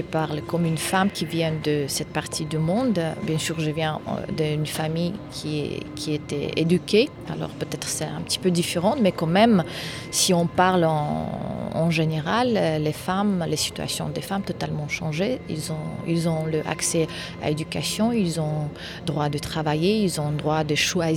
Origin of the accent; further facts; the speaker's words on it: Uzbekistan; French is a second language; je suis ouzbek, je viens d'Ouzbékistan